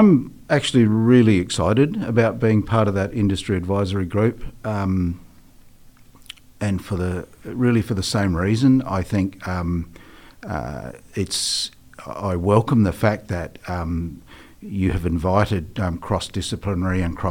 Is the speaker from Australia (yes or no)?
yes; Australia; now in New Zealand; I'm originally an Australian. I'm a dual citizen now. Came here to New Zealand in 2004